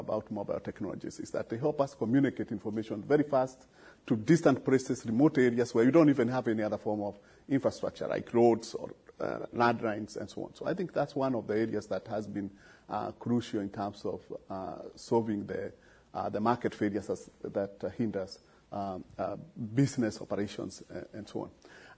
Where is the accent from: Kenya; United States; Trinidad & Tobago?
Kenya; I come from Kenya, and in Kenya, you know, I think anything, if you talk to even the those people who have not gone to school, very basic education